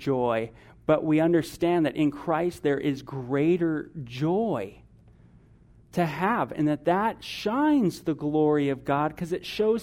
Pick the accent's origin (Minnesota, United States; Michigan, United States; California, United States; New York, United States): California, United States; Simi Valley; I was 12 years old. I grew up in California. I was in Simi Valley, California, and there was a golf tournament.